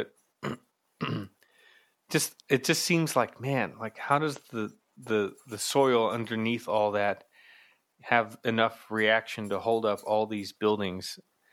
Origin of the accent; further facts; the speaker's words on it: East Coast, United States; I'm being from the East Coast. I've always been sort of fascinated and impressed with the space of New York City